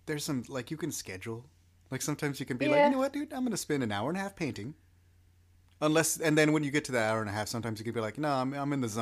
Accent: Texas, United States; Like, first of all, I'm a Texan.

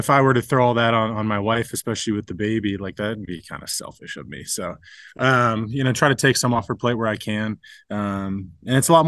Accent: Ohio, United States; I grew up in Ohio, so, like, I was always going to be watching the Lions game on Thanksgiving.

